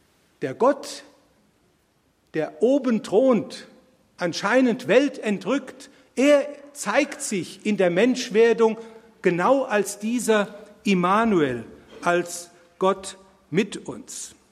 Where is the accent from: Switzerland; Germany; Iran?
Germany; Bingen am Rhein, Rhineland-Palatinate; also gegenüber meiner Heimatstadt Bingen am Rhein